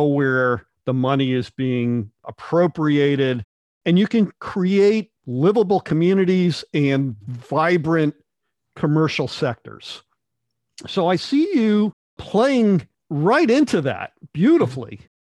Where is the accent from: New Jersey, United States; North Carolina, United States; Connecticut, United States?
Connecticut, United States; New Haven; And I grew up in New Haven, Connecticut, which is a city that had a vibrant craft community and small businesses.